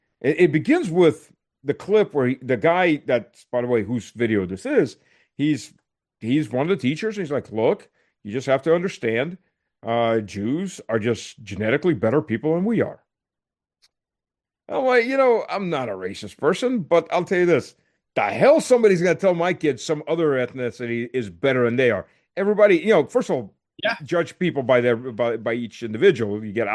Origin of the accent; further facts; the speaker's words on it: North Carolina, United States; I mean, I grew up in North Carolina. I spent half my life in the U.S. Most of my childhood is down in North Carolina.